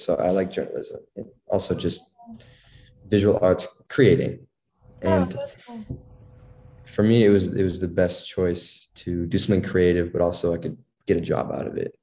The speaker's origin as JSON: {"language": "English", "town": "Kingston", "region": "Washington", "country": "United States", "said": "I'm not from Seattle, but I'm from like an hour from Seattle. It's like right across the water. It's called Kingston, Washington. No one really knows where that is, but it's a nice little small town."}